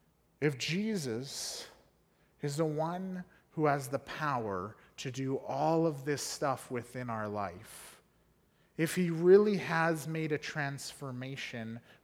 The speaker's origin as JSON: {"language": "English", "country": "Canada", "said": "I'm a Canadian who represents my country."}